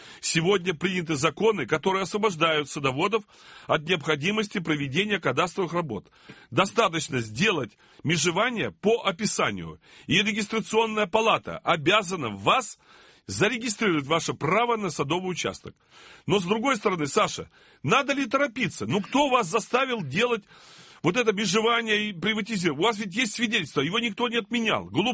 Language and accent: Russian; Saint Petersburg, Russia; Мы сегодня, петербуржцы, оказались в кольце блокады.